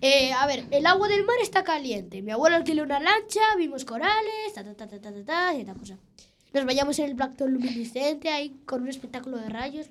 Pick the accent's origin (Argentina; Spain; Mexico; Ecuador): Spain; Santiago de Compostela, Galicia; born there; Yo nací en Santiago